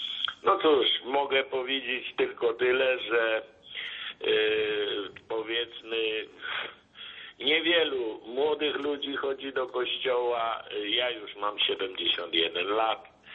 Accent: Gdynia, Pomeranian Voivodeship, Poland; born there; urodziłem się w Gdyni

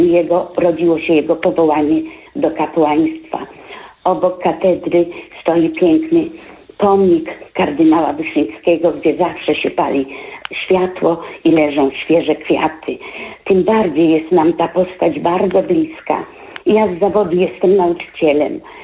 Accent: Łomża, Podlaskie Voivodeship, Poland; Jestem z Łomży

